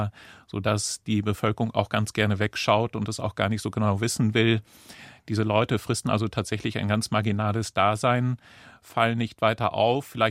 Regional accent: Lower Saxony, Germany; Wir haben eine Region, das ist ja meine Heimatregion, auch das Oldenburger Münsterland, die früher ganz arm war.

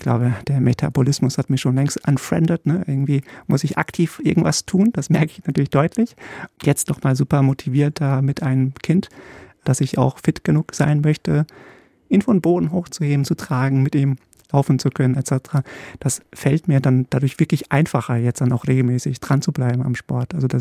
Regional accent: Poland; born there; moved away; Ich bin in Polen geboren worden

